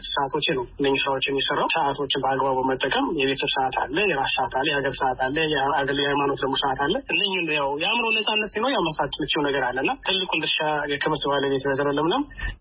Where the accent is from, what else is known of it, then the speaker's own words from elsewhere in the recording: Addis Ababa, Ethiopia; now in Doha, Qatar; ተወልጄ ያደኩት አዲስ አበባ ነው።